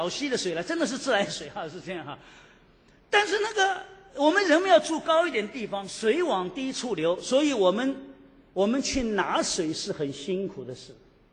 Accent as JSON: {"language": "Chinese", "region": "Shanghai", "country": "China", "tie": "born or raised there", "said": "曾经在上海，我记得小时候在上海是这样嘛"}